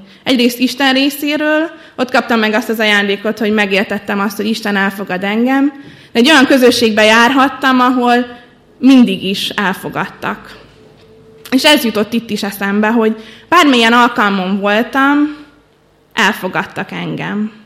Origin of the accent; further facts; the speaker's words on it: Kiskunhalas, Bács-Kiskun, Hungary; Én kiskunhalasi származású vagyok, nem keresztény családban nőttem fel, katolikusnak kereszteltek.